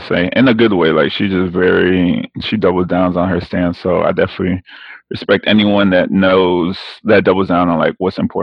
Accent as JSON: {"language": "English", "town": "Miami", "region": "Florida", "country": "United States", "said": "I'm from Miami, so I knew maybe about half the songs"}